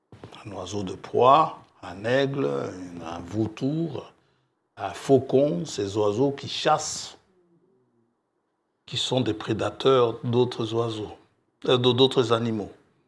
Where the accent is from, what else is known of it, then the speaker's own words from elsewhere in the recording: Kisangani, Tshopo, DR Congo; born there; Il y en a une là-bas dans ma ville natale, à Kisangani.